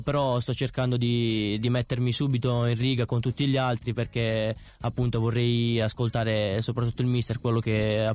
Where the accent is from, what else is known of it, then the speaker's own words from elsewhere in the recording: Terlizzi, Apulia, Italy; accent: Bari; di Terlizzi, provincia di Bari.